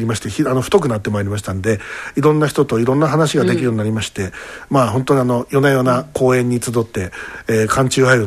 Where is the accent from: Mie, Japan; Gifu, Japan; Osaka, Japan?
Osaka, Japan; もちろんこちら地元大阪